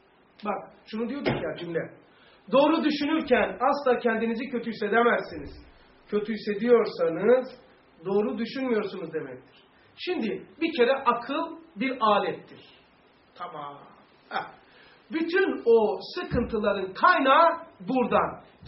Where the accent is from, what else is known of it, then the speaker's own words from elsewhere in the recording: Black Sea Region, Turkey; Ben Karadeniz'de olduğum için oralı olanlar varsa güzel misin? Oralıyım.